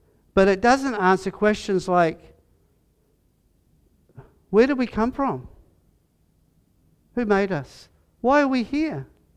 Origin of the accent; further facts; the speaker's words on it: New Zealand; we grew up here in New Zealand